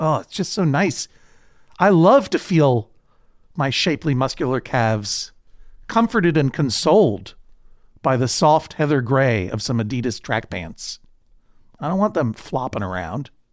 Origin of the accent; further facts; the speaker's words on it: New England, United States; in my historic growing up in New England.